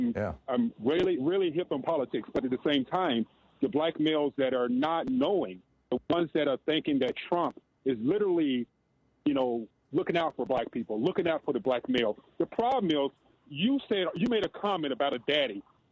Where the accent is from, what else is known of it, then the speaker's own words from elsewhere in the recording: Alabama, United States; now in Albuquerque, United States; I grew up in Alabama.